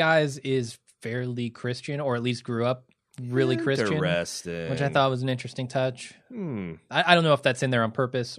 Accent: Midwest, United States; No, I'm only familiar with Chi-Chi's. I'm from the Midwest.

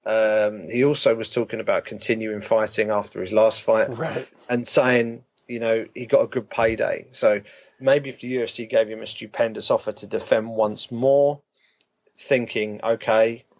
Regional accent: United Kingdom; So I'm happy to see the fight because I'm a Brit.

